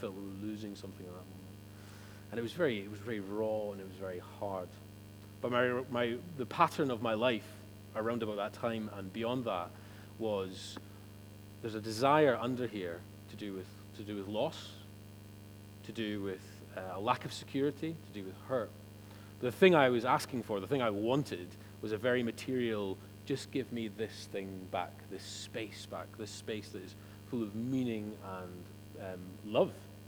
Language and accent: English; Oban, Scotland, United Kingdom; So I'm from Oban